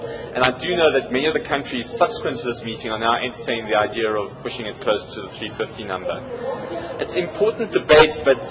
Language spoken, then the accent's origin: English; South Africa; I'm from South Africa, and I'd say that we have a lot to learn from our very small neighbor next door.